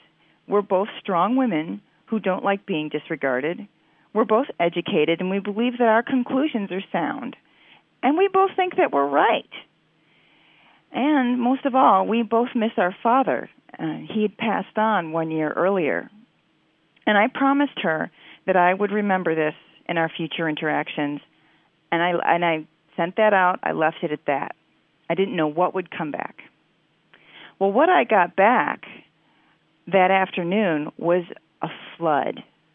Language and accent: English; Chicago, Illinois, United States; I am from Chicago, Illinois.